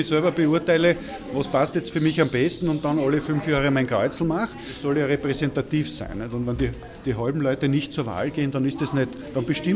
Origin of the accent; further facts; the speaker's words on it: Austria; Es gibt bei uns in Österreich verschiedene Parteien.